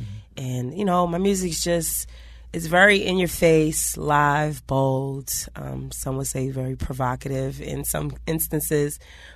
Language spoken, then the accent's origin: English; Florida, United States; moved away as an adult; Yeah, I was born and raised in Florida. Like, all my life, I hadn't been past Georgia's borderline until I was 18.